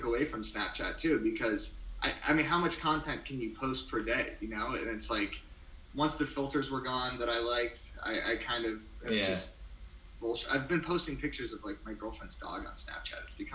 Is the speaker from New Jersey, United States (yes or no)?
no; Arizona, United States; I don't hate them. I grew up in Arizona, so I was a Suns fan, but they've been pretty god-awful.